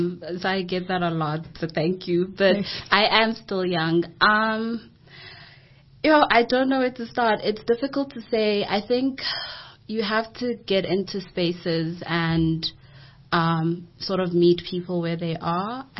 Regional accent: KwaMashu, KwaZulu-Natal, South Africa; being raised in a very Western sort of setting, when originally I'm from Kwamashu

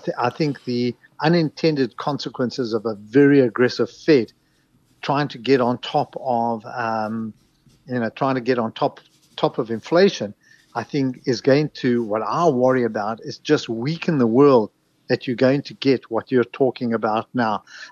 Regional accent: South Africa; now in United States; I suddenly realized how poor I am as a South African in America.

